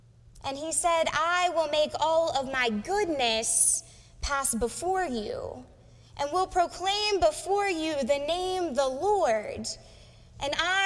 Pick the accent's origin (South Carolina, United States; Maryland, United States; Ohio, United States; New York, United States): South Carolina, United States; As a child growing up in the Midlands of South Carolina, I can remember going to summer camp with my best friend year after year.